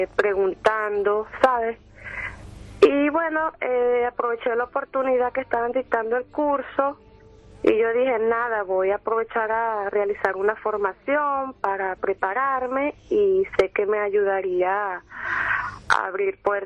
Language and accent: Spanish; Venezuela; moved away; yo vengo de Venezuela. Ya tengo aproximadamente un año acá